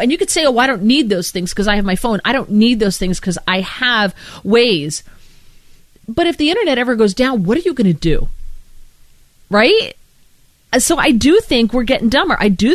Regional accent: East Coast, United States; And because growing up on the East Coast, if you're heading north, the ocean is on your right.

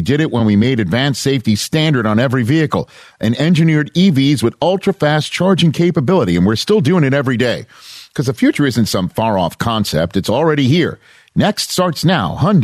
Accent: New York City, New York, United States; I'm a New Yorker. I'm not happy unless I'm unhappy sometimes.

